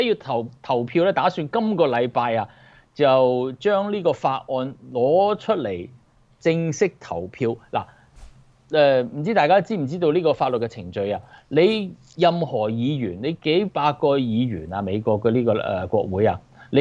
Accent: China; 唔係針對我哋中國人，唔係中國你華人啊

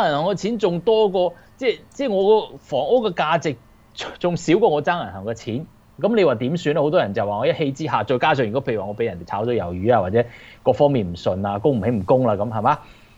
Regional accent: China; 你知道樓市，我哋中國人中意買樓噶嘛

